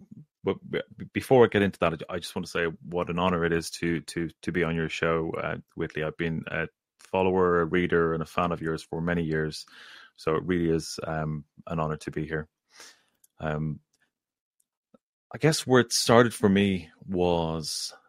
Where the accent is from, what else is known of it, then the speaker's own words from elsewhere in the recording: Ireland; now in England; Irish actually, but I do live in England, but I'm from Ireland.